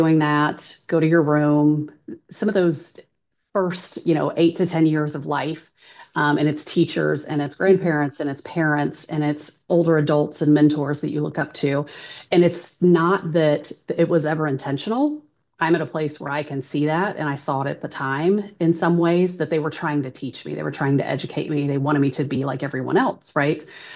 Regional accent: Kansas, United States; it's the only one in the county that I grew up in Wyandotte County.

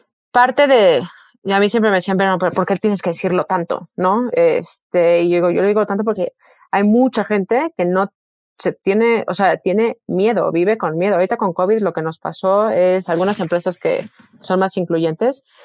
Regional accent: Mexico; moved away; Y salí fuera de México, o sea, siempre digo, me tuve que salir para poder sentirme segura

